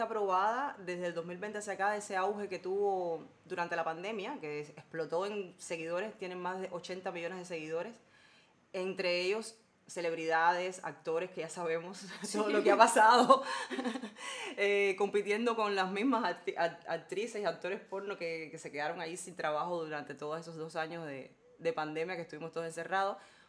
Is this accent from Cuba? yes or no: yes; Cuba; Los cubanos de por sí somos muy conservadores.